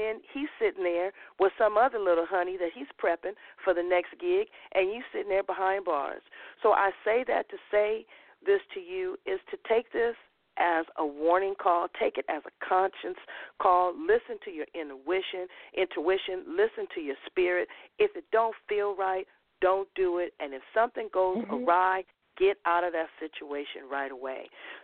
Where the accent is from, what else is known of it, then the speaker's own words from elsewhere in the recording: Los Angeles, California, United States; Now, you know, I'm from South Central L.A. I take pride in my ghetto card, my G card.